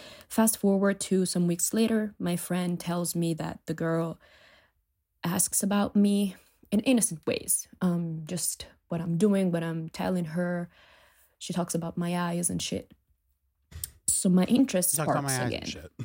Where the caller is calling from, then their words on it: Italy; English is a second language; Hi. I'm calling from Italy. Sorry for the accent.